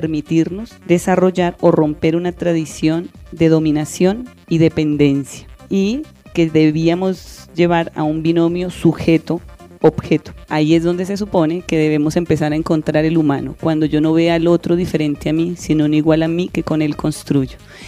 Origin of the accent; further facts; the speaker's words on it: Bogotá, Colombia; Soy Rola, pero amo mi cultura y no quiero pues despreciar ninguna de las otras regiones